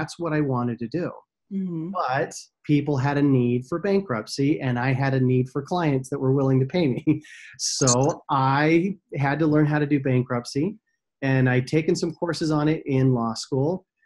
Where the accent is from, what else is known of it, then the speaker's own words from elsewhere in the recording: Vernal, Utah, United States; I'm originally from Utah, a little small town in Utah called Vernal. Great little place. Love it.